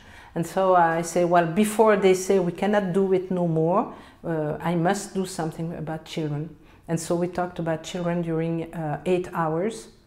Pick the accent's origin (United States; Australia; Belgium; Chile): Belgium; moved away as an adult; So I'm Belgian. I come from Belgium. I came here about 3 years ago.